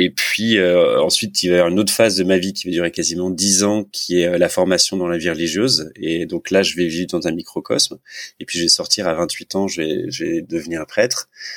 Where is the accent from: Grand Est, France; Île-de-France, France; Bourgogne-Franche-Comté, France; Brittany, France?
Grand Est, France; Nancy; also born or lived in Paris region; Je suis lorrain. Je suis de la région de Nancy. Okay. Et je suis né en région parisienne.